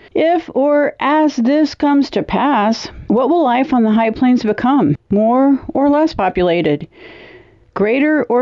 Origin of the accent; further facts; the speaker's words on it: Dodge City, Kansas, United States; from Dodge City, Kansas